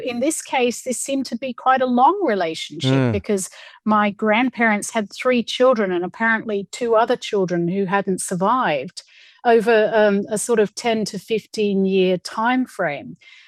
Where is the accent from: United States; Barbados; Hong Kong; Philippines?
Hong Kong; growing up in Hong Kong, I always wondered, was I white or was I, I knew my mum was part Chinese.